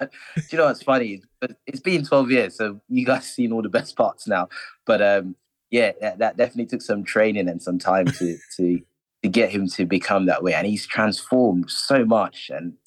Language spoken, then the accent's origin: English; Jamaica; We grew up as brothers in Jamaica.